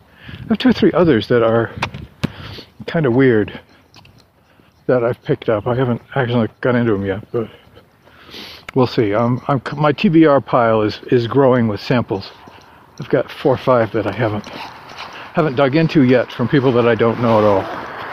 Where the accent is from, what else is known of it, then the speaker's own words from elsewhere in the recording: New England, United States; growing up in New England, I noticed the sky seemed a lot bluer in the fall